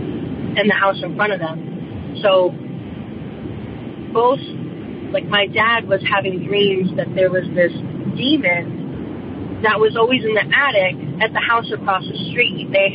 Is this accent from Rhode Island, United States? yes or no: yes; Rhode Island, United States; born or raised there; moved away as an adult; now in Connecticut, United States